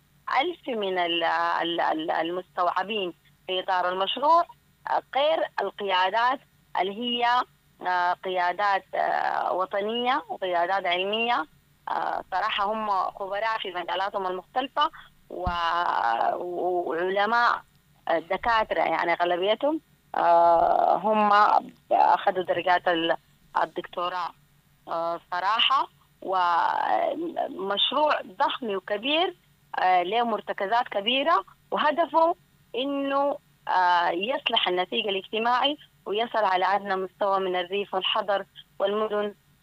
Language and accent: Arabic; Sudan; أنا سوداني وأفتخر، أنا سوداني محتاجة لدولة قوية